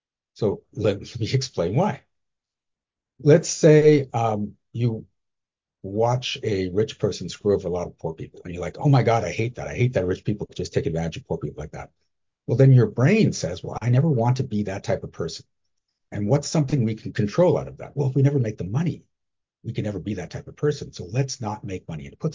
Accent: Canada; I'm from Canada. Canadians don't need a visa.

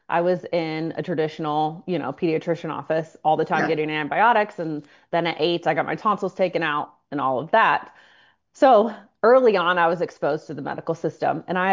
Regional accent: Ohio, United States; moved away; also born or lived in Chicago; Well, growing up in Ohio, where there's 8 months of gray, I always knew I wanted to move south

